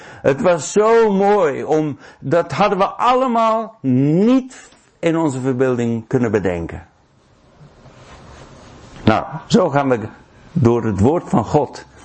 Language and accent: Dutch; Pretoria, Gauteng, South Africa; wij zijn opgegroeid, geboren en getogen in Zuid-Afrika. En wij woonden in Pretoria, als kind ben ik daar opgegroeid.